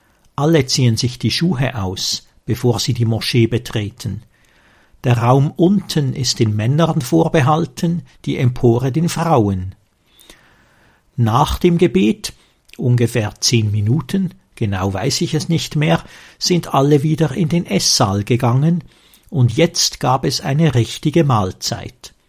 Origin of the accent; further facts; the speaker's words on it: Switzerland; der zum Glück bei uns in der Schweiz die Ausnahme